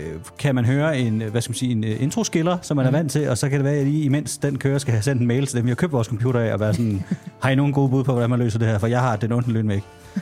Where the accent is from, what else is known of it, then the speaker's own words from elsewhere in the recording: Skanderborg, Central Denmark Region, Denmark; jeg er fra Skanderborg.